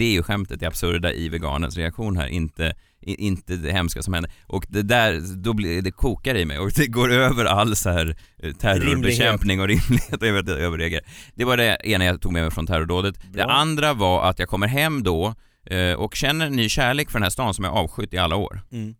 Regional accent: Stockholm, Stockholm County, Sweden; Att vi är as och vi är stockholmare och vi är stolta över det.

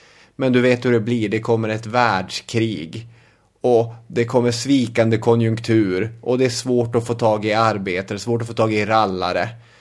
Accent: Arvidsjaur, Norrbotten County, Sweden; Och Akkavare ligger såklart i Arvidsjaur. Min hemort.

